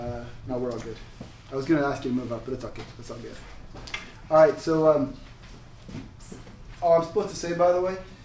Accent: Vancouver, British Columbia, Canada; I'm from Vancouver.

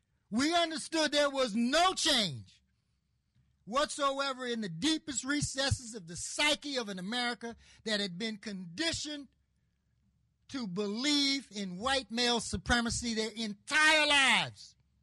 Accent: Baltimore, Maryland, United States; The National Association of Institutions and Alternatives did a study of Baltimore, my hometown

